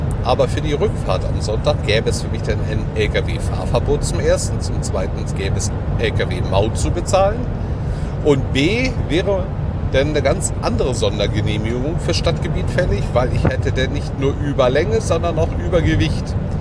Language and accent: German; Luxembourg; Ich komme aus Luxemburg, ich habe hier keinen Plan.